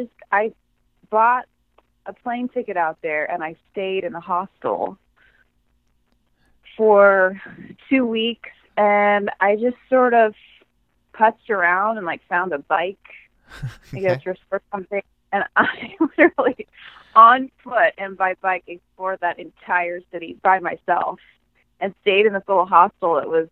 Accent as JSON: {"language": "English", "town": "Santa Rosa", "region": "California", "country": "United States", "tie": "born or raised there", "said": "I started to play with different bands around my hometown in Santa Rosa."}